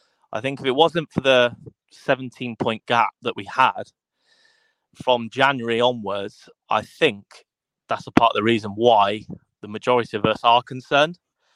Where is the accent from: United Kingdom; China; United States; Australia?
United Kingdom; Lea, East Midlands; now in Bristol, United Kingdom; Yeah, I was born and bred in Lea, which was obviously a little village outside of Leicester, but due to family differences, I found myself residing down near Bristol.